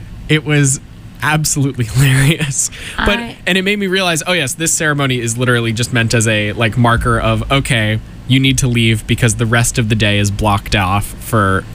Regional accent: Medford, Massachusetts, United States; And I, of course, said that I'm from Medford.

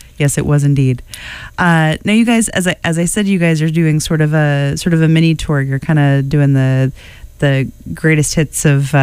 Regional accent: New Hampshire, United States; Because I am also from Southern New Hampshire, so I'm aware of the importance of metal to our people.

